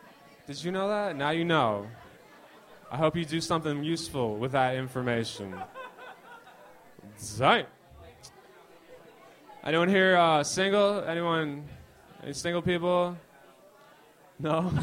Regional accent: Lapeer, Michigan, United States; I'm from Lapeer, Michigan. It's by Flint.

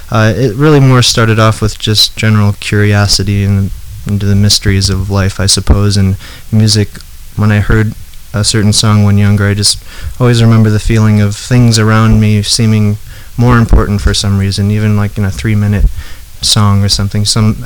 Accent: St. Joseph, Michigan, United States; I grew up in St. Joseph, Michigan.

